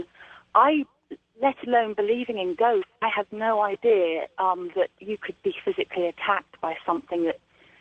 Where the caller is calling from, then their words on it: Santa Fe, New Mexico, United States; I'm calling from Santa Fe, New Mexico.